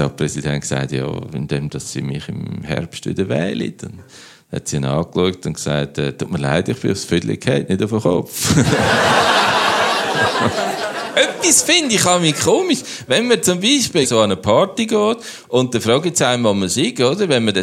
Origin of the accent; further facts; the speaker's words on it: Switzerland; Bei uns in der Schweiz